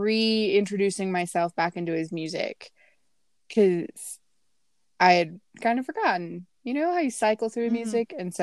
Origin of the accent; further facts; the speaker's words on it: United States; But I'm American